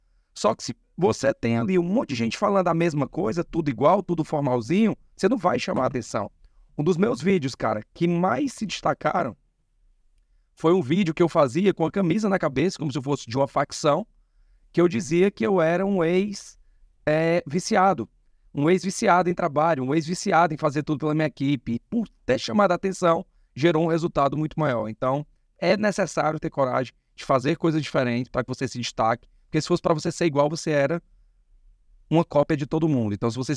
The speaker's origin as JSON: {"language": "Portuguese", "town": "Fortaleza", "region": "Ceará", "country": "Brazil", "tie": "born or raised there", "said": "eu sou do Ceará, sou nascido em Fortaleza, né? Honro o meu estado, do Ceará."}